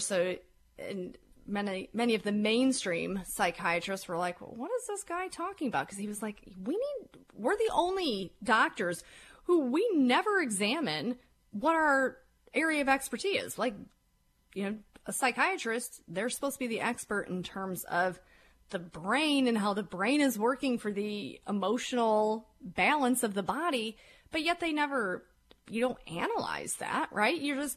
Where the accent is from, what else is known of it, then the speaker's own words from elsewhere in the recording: Michigan, United States; being that I'm from Michigan, so in Michigan you have, you know, you have cherry season and then you have apple season.